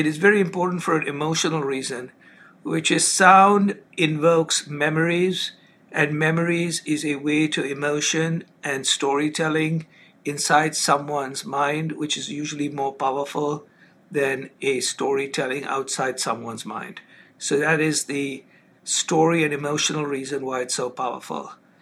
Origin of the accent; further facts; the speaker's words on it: India; I grew up originally in India.